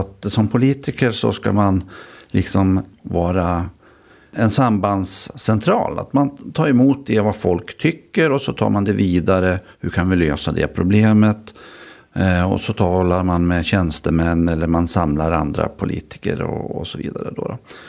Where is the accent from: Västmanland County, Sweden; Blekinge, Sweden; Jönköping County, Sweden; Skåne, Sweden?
Västmanland County, Sweden; Lillhärad; Jag brukar säga att jag är en sån här urtypisk centerpartist, uppfödd på landet, engagerad mig tidigt i det ungdomsförbund som fanns i Lillhära där jag är född.